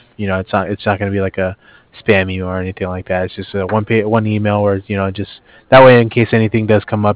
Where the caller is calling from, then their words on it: Cardiff, Wales, United Kingdom; I'm calling over from Cardiff.